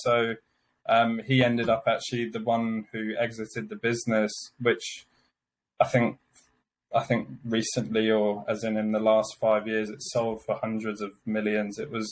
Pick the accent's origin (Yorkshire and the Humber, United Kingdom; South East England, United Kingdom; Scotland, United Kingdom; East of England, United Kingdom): South East England, United Kingdom; Amersham; I'm from Amersham, which is northwest of London. So it's a small market town that was set up in between Oxford and London.